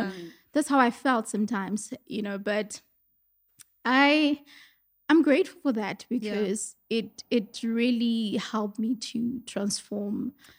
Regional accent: Mafikeng, North West, South Africa; So that's where I'm from. I went to school there and my entire childhood, I was in Mafikeng. I went to a village school. So there was this time where I started calling myself a village girl.

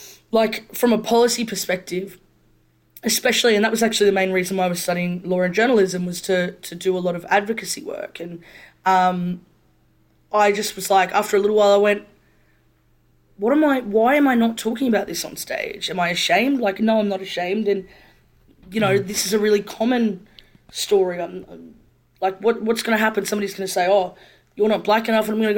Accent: Brisbane, Queensland, Australia; I grew up in Brisbane. There was no blackfellas here.

